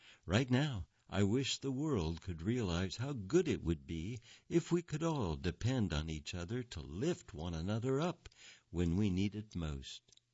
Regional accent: Great Smoky Mountains, United States; But for me, growing up in the Smokies was all about family and friends who feel like family.

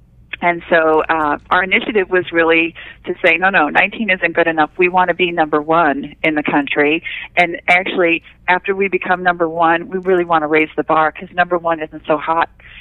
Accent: North Dakota, United States; My home state, I'm originally from North Dakota, and my home state, North Dakota, is actually number one this year, interestingly.

